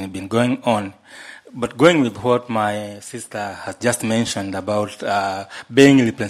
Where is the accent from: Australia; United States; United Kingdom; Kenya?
Kenya; Nairobi; I'm from Nairobi, Kenya.